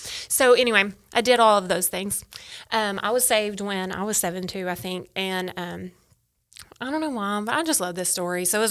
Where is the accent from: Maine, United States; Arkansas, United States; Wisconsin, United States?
Arkansas, United States; Magnolia; so I grew up in South Arkansas, too, but I grew up in Magnolia